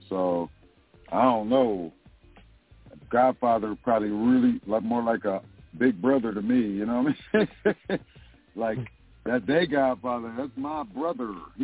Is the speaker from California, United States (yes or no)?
yes; Los Angeles, California, United States; I'm from the West Side in South Central.